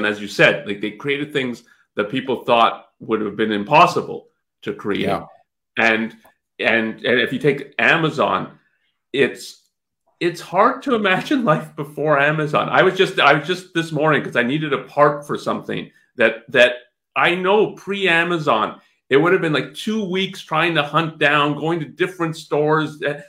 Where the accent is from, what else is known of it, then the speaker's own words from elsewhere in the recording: Canada; I was born in Canada, raised in Canada, but I'm, my parents are, one is from India and one's from Germany.